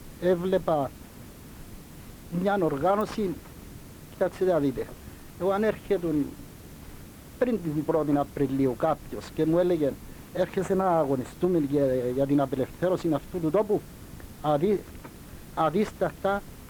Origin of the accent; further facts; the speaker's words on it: Nicosia, Nicosia District, Cyprus; also born or lived in Empa; Τα παιδικά μου χρόνια τα έζησα στη Λευκωσία, μεγάλωσα στη Λευκωσία